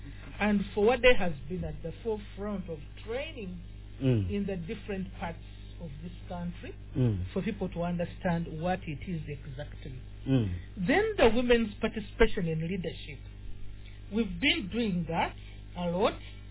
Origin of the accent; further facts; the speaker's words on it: Central Region, Uganda; Like you said … from Buganda Kingdom